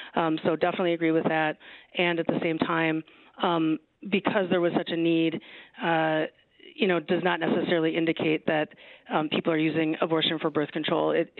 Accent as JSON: {"language": "English", "region": "Wisconsin", "country": "United States", "said": "I'm from Wisconsin, Wisconsinites often love Wisconsin, right?"}